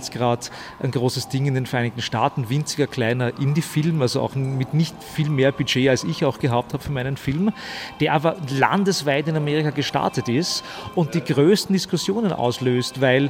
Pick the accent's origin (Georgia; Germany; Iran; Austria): Austria; Stockerau, Lower Austria; Ich bin aus Stockerau, das ist eine kleine Stadt außerhalb von Wien. Das ist auch nicht weit weg von Wien. Es wirkt so irgendwie so wie tiefste Provinz oder so, aber das ist vielleicht 25 Kilometer von Wien.